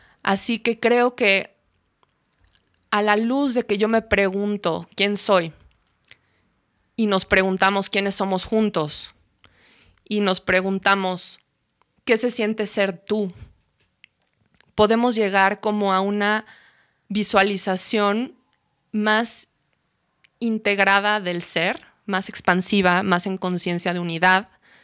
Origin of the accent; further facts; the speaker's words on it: United States; now in Mexico City, Mexico; Yo nací aquí en DF y me fui a vivir a Estados Unidos desde muy pequeña y crecí en una casa con mucho bosque.